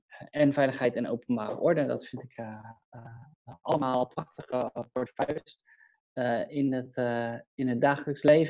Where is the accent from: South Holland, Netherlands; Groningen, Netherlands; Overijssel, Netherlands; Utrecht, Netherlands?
South Holland, Netherlands; Rotterdam; ik ben opgegroeid in Zuid, op Zuid, in de Afrikanenwijk.